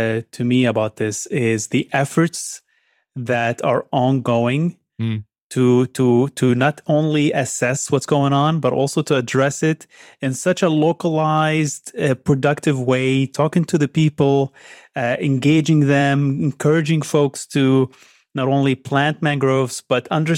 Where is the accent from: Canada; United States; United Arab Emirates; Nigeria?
United Arab Emirates; Ras Al Khaimah; I grew up in the Ras Al Khaimah desert, for instance, when I was younger, and we would go for long walks in the desert.